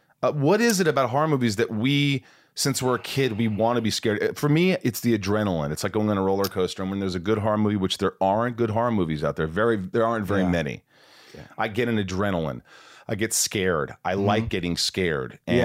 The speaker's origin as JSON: {"language": "English", "region": "Indiana", "country": "United States", "tie": "born or raised there", "said": "because I grew up in Indiana and I didn't play basketball much"}